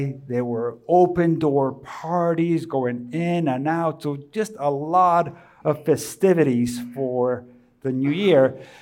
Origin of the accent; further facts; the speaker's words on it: Colombia; now in United States; Now, growing up in Colombia, the New Year's celebrations were very different than they are here.